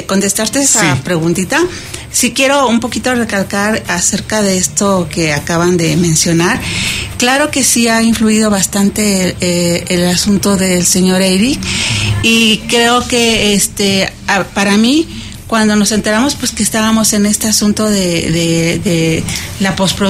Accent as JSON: {"language": "Spanish", "town": "Iguala", "region": "Guerrero", "country": "Mexico", "said": "Soy de Iguala, desgraciadamente es ahorita la ciudad que está incendiada."}